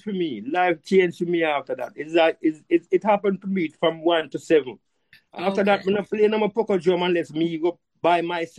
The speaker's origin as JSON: {"language": "English", "town": "Cambridge", "region": "Saint James", "country": "Jamaica", "tie": "born or raised there", "said": "You know, I was born in 1953. And I was born in Cambridge. Way in the bush in St. James. Way in the bush. You know, and in Cambridge, when night come, you better go home because it's dark."}